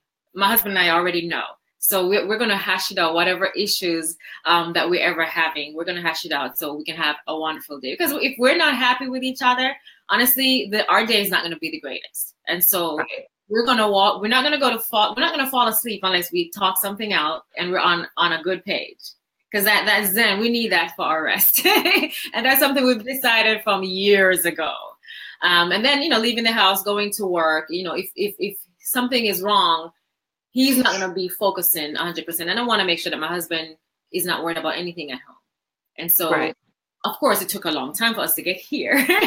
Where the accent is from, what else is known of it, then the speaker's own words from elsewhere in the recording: Jamaica; I'm originally from Jamaica, by the way.